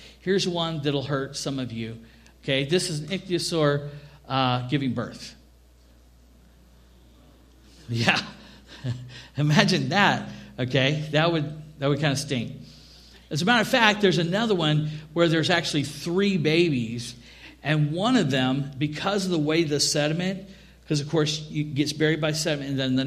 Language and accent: English; Texas, United States; I mean, I'm from Texas.